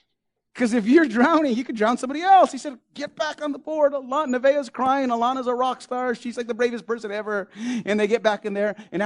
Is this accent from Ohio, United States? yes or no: no; New Mexico, United States; But we failed to realize, because, man, I grew up in New Mexico. Man, I grew up in the hood.